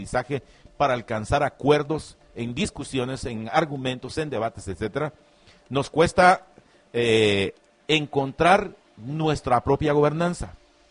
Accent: Guatemala; no podíamos vivir como guatemaltecos ya manteniendo a 160 ingratos en el Congreso de la República

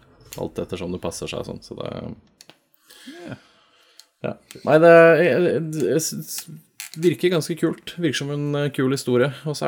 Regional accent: Germany; Norwegian is a second language; Det var de jeg blanda med, fordi jeg

